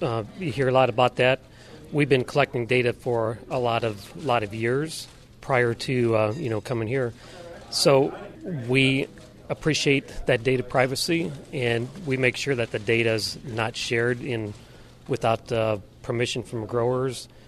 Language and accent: English; LaPorte, Indiana, United States; I'm from LaPorte, Indiana, Northwest Indiana.